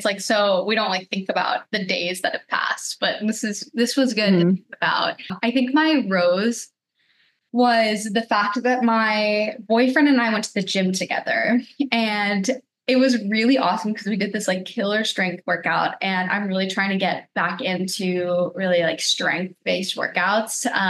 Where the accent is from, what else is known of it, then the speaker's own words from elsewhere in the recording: Lawrenceville, New Jersey, United States; I grew up in New Jersey, in Lawrenceville, New Jersey.